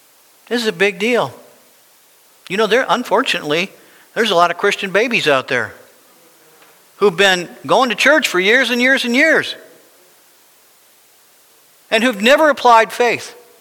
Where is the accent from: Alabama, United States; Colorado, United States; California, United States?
Colorado, United States; And when we came from Colorado, man, I didn't want to do any of this.